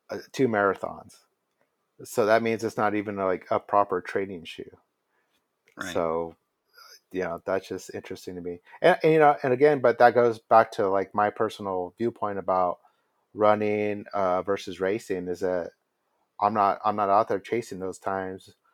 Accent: El Paso, Texas, United States; that's one thing I would say about El Paso, growing up in El Paso, is that a lot of things I've gotten to do as an adult, we weren't doing as kids.

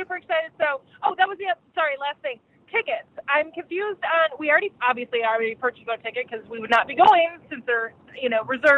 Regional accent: Michigan, United States; We're from Michigan.

